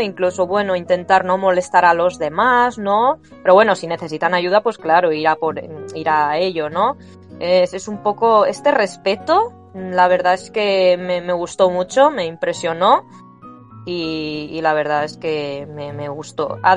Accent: Barcelona, Catalonia, Spain; yo que soy de Barcelona, allí el clima es más húmedo que otras zonas de España

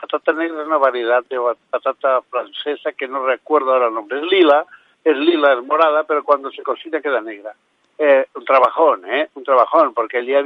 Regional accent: Catalonia, Spain; born there; now in Majorca, Spain; Yo soy catalán de nacimiento, pero está claro que por tiempo, en sitios que he vivido, donde menos soy es de Cataluña, porque he vivido muchísimos más años fuera de Cataluña que en Cataluña

